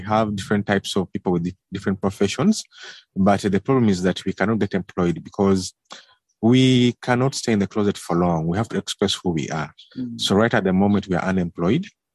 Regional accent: Uganda; moved away; I fled my home country, Uganda, because of my sexual orientation and for fear of being persecuted.

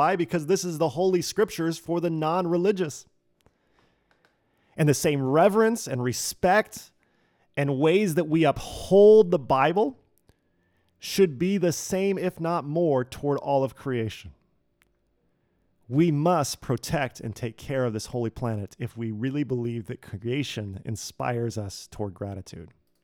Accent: Redlands, California, United States; Because I grew up in Redlands, California, and I never heard anybody talk about how beautiful it was.

